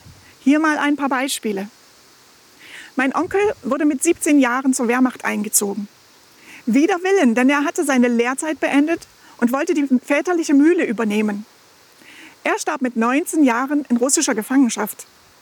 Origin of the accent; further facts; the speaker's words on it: Germany; Als Kind in der DDR habe ich Joe Polowski und andere Kriegsveteranen hier noch live erlebt